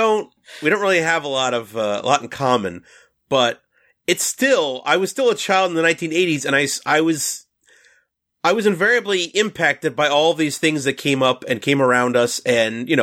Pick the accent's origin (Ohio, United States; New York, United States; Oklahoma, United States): New York, United States; New York City; Well, I may be the most outlier here because, you know, I'm from New York City.